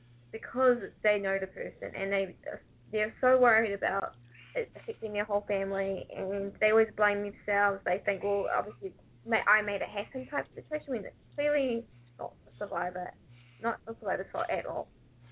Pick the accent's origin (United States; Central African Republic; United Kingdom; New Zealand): New Zealand; Even when where I'm from. I'm from New Zealand. I'm like, when we are from one of the littlest places in the world.